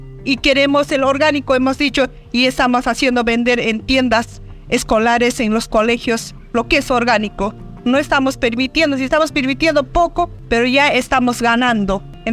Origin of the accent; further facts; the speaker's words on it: Peru; soy del Perú, de la CNA.